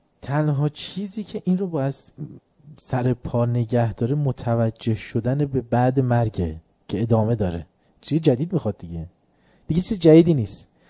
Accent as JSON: {"language": "Persian", "town": "Tehran", "region": "Tehran Province", "country": "Iran", "said": "تازه ما تهرانیم، تهران تابستونش کشیده است"}